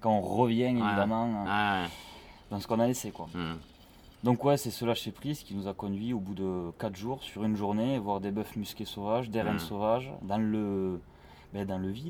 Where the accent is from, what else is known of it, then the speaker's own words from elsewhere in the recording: Toulouse, Occitanie, France; moi j'étais toulousaine.